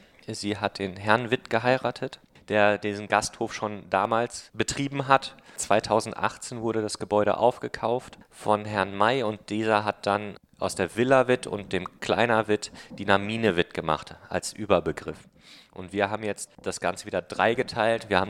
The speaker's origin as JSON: {"language": "German", "region": "North Rhine-Westphalia", "country": "Germany", "moved": "as an adult", "said": "jung würde ich mich ja nicht mehr bezeichnen, Mitte 30. Wir kommen beide aus NRW."}